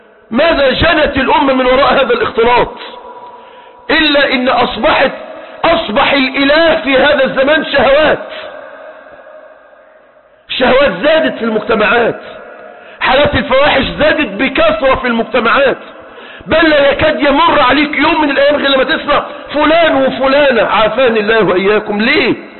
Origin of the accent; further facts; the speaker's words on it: Egypt; بل عندنا في مصر 12 مليون شاب وفتاة وصلوا 30 سنة وما تزوجوش